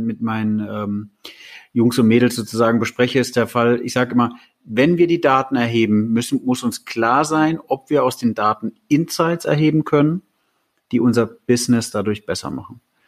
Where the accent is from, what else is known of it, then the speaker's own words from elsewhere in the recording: Germany; Und da sind wir als Deutsche, würde ich jetzt mal ganz salopp bezeichnen, schon besser unterwegs, weil wir Prozesse gewohnt sind.